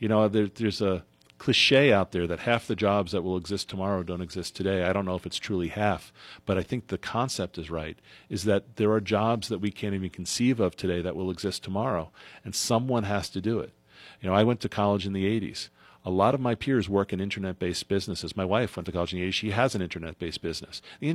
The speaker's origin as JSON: {"language": "English", "region": "East Coast", "country": "United States", "tie": "born or raised there", "said": "I said earlier this feels more Midwestern than the East Coast, because I grew up on the East Coast."}